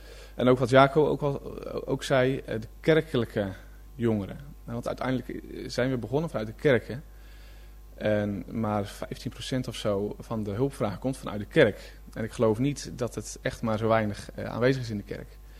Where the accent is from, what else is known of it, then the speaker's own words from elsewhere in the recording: Zeeland, Netherlands; geboren Zeeuw. Ik kom uit Zeeland. Plattelandsjongeren dus.